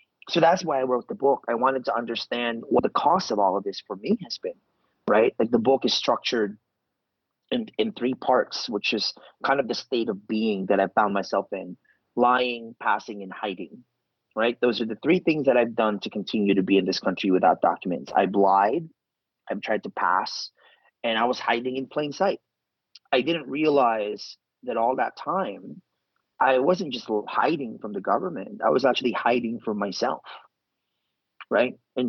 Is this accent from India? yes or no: no; Philippines; accent: Tagalog; English is a second language; now in United States; the first thing I thought of to do was to get rid of my Tagalog accent, which is really thick.